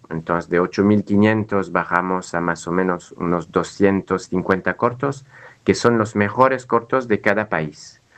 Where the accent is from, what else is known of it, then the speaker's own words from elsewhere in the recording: United Kingdom; now in France; soy británico, pero llevo viviendo en Francia desde hace muchos años